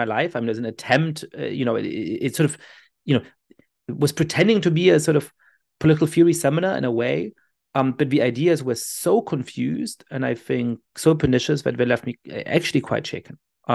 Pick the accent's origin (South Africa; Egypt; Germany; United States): Germany; my Jewish identity growing up in Germany was in good part based on the history of persecution of my family, even though I'm not religious.